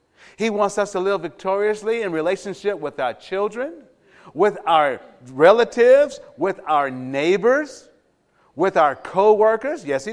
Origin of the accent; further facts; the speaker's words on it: Los Angeles, California, United States; But I grew up in the Jordan Down housing projects in the smack middle of the Watts. I remember the Watts riots.